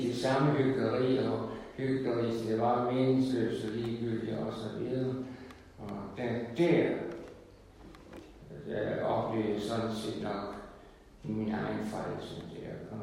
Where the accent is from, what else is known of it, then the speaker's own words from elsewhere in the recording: Ringkøbing, Central Denmark Region, Denmark; Jeg husker hjemme i Ringkøben